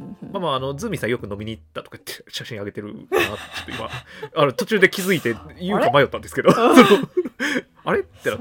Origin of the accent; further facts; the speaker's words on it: Osaka, Japan; accent: Osaka dialect; 僕は大阪いるくせに大阪弁で喋ってるのにね